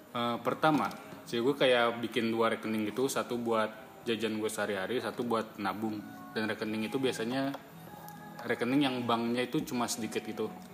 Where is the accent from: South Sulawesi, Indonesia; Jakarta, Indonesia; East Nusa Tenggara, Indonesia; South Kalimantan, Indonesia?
Jakarta, Indonesia; Cengkareng; umur gue 22 tahun dan gue dari Cengkareng.